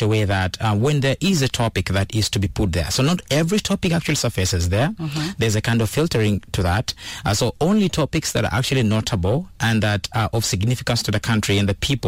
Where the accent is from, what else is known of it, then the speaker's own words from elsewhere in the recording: South Sudan; And me, I come from the South Sudanese community, that the Wikimedia community.